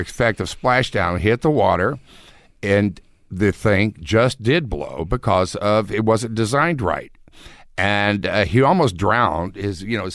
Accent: Houston, Texas, United States; I grew up in Houston, which is Space City.

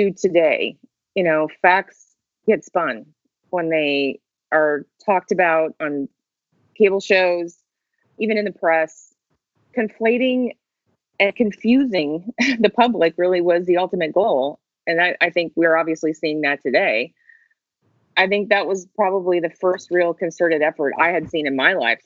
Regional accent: Montana, United States; And I would not have ever realized that I could have done the CIA job growing up in Montana.

